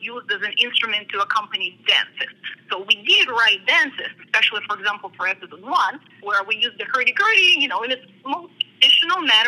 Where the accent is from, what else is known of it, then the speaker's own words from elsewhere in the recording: Russia; English is a second language; Me growing up in Russia, I've been, you know, for my whole life exposed to this great Russian classical education.